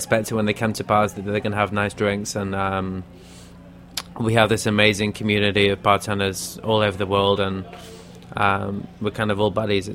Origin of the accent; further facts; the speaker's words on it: Manchester, North West England, United Kingdom; moved away as an adult; also born or lived in London; now in New York, United States; Well, I'm actually from Manchester, okay. Which is North England.